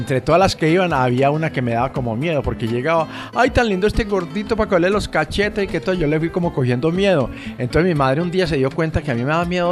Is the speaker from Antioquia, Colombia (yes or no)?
yes; Medellín, Antioquia, Colombia; Comuna 4, y yo nací en el año 55, fui engendrado y criado hasta los 11 años en este lugar